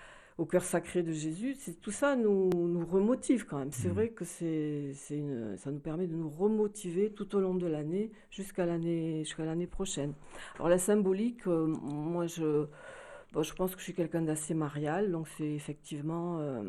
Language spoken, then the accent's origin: French; Toulouse, Occitanie, France; même si on est de Toulouse, on est chacun dans nos diocèses.